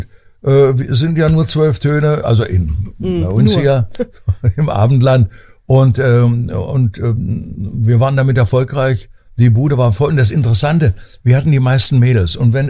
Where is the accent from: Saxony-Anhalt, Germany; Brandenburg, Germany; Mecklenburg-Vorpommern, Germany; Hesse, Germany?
Saxony-Anhalt, Germany; Magdeburg; Und ich komme ja aus Magdeburg.